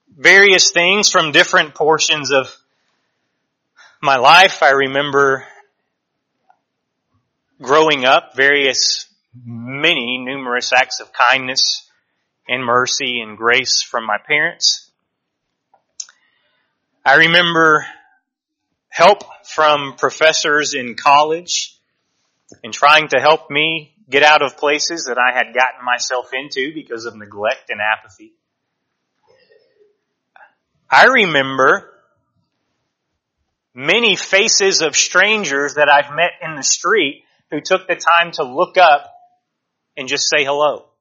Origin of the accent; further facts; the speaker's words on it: Kentucky, United States; also born or lived in Little Rock, Arkansas; I was born in Little Rock, lived there till I was six. In 1993, we moved to Kentucky. My family's still there.